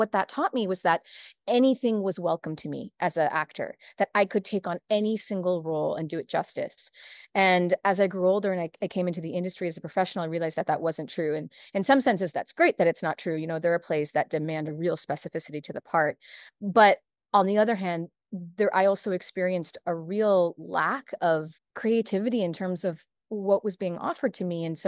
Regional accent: Basque Country, Spain; I'm from the Basque Country, which is the northern region of Spain.

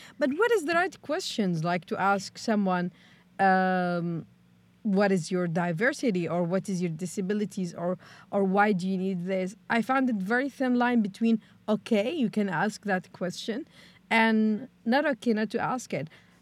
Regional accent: Netherlands; I always say like I'm Palestinian Dutch, or some people say like Dutch.

